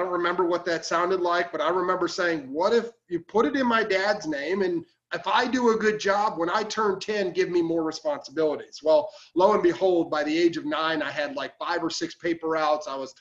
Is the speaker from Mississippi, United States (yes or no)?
no; Illinois, United States; You see, in Northern Illinois, where I grew up in the Chicago market, you had to be 10 to have a paper route.